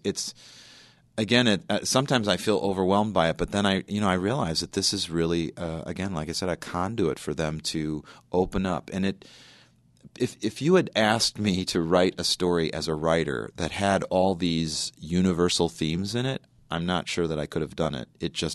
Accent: Chicago, Illinois, United States; I mean, obviously, I'm from Chicago. He's from Chicago, all that, too.

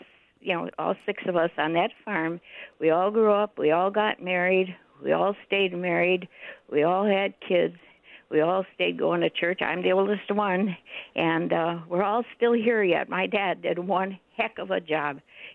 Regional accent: Cleveland, Wisconsin, United States; now in Grafton, United States; When I was a little kid, I grew up in Marathon County, town of Cleveland, on a 160-acre farm.

